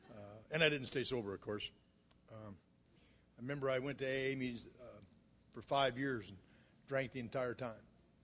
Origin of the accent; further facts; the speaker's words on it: Illinois, United States; I'm from Illinois. We just don't get married.